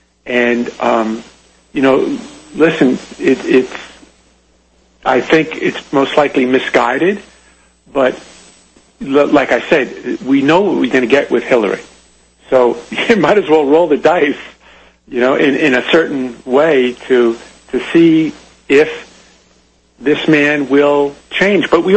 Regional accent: New York City, New York, United States; as you well know, Deanna, I'm from New York City

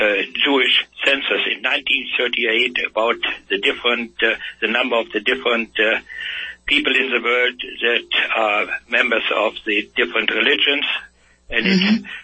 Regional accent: Germany; when I grew up in Germany after the war

